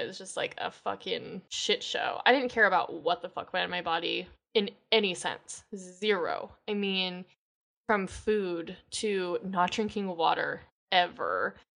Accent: Michigan, United States; I grew up in Michigan

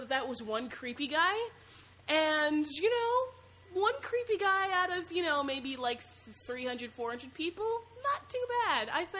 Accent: Ohio, United States; I was at a convention in Ohio because I'm from Ohio, and it's relatively small.

